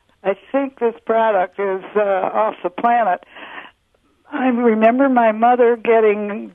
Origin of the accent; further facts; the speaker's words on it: Lansing, Michigan, United States; I grew up in Lansing, Michigan, and, you know, it wasn't very near the East Coast